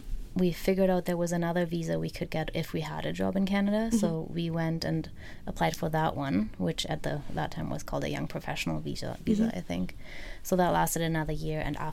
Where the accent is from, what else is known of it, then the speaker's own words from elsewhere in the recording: Germany; English is a second language; We're both from Germany.